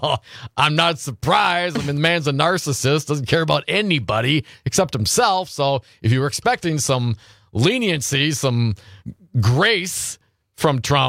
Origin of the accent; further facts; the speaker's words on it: Detroit, Michigan, United States; You know, from the Michigan. I was from Detroit area. Yeah. A lot of my family worked in.